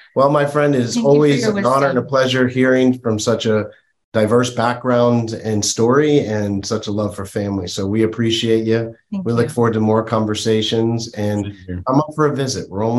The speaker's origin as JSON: {"language": "English", "region": "Northeast", "country": "United States", "tie": "born or raised there", "moved": "yes", "said": "I knew I had to leave where I grew up in the Northeast."}